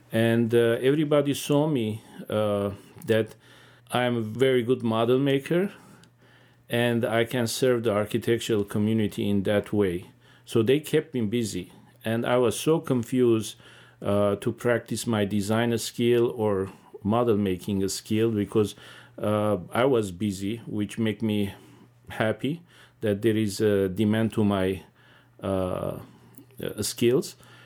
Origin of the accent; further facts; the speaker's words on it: Aleppo, Aleppo Governorate, Syria; born there; English is a second language; Yeah, I was born in Aleppo, Syria.